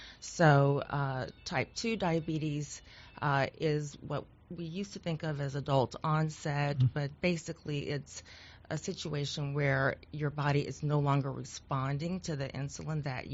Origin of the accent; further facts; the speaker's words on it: Georgia, United States; now in Shreveport, United States; I am from Georgia, went to the Medical College of Georgia